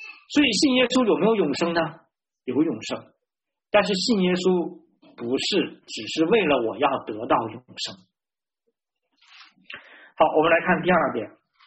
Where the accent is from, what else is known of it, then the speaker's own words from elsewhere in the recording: China; 那我们说我们中国人呢，一般打招呼常常会问什么呢？